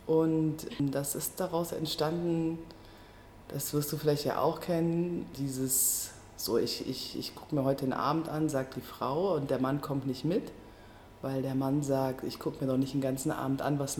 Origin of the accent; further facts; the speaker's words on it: Eifel, Germany; Ich bin aus der Eifel, was mich bestimmt auch sehr geprägt hat. Habe eine Weile Abstand zu der Eifel gesucht und jetzt habe ich auch wieder eine sehr große Nähe.